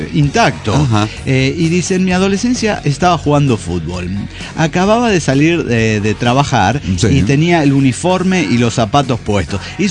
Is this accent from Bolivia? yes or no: yes; Tarija, Bolivia; de Tarija, Bolivia.